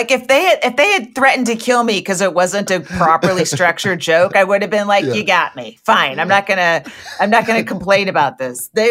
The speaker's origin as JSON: {"language": "English", "region": "California", "country": "United States", "said": "I was in Michigan a couple of weeks ago, and I said, I'm from California, and someone from the audience yelled, yeah, we can tell from your air purifier."}